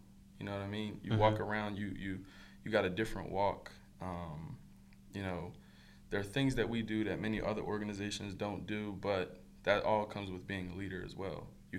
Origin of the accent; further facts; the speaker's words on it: Philadelphia, Pennsylvania, United States; I'm from Philly, and when I went back to Philly, I saw all my boys doing the same exact stuff.